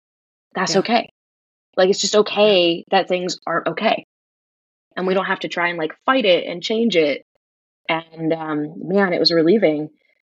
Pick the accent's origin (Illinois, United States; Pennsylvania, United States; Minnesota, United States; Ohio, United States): Ohio, United States; Cleveland; now in Nashville, United States; I am from Cleveland, Ohio, originally, currently located in Nashville, Tennessee.